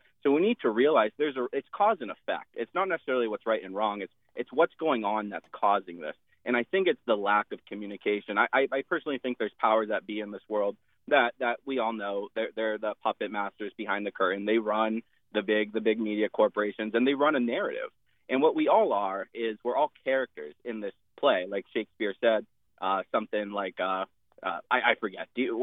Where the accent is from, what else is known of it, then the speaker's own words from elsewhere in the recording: United States; And as an American, not as a conservative, not as a liberal, whatever it was, but as an American, I said, this hurts me.